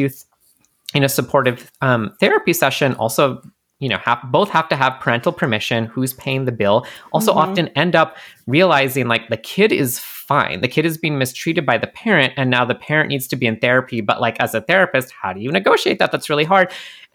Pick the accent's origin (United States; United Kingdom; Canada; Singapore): Canada; because I'm Canadian